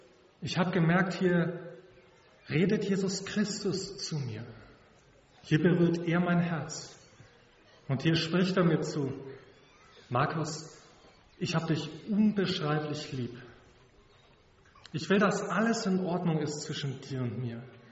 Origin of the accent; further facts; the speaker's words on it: Bavaria, Germany; Ich komme aus Mittelfranken